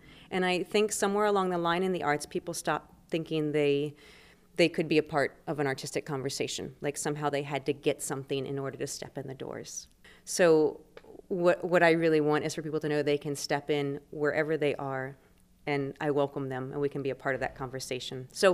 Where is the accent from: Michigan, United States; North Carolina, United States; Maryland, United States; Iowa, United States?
Maryland, United States; I offer stories from my youth growing up with a Cajun father. I grew up in Maryland, but my family's all in Lafayette, so I had that upbringing.